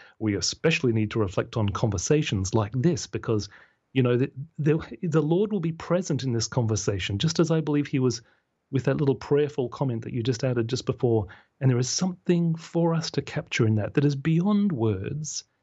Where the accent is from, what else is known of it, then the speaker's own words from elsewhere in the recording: Australia; more and more in my home country, Australia.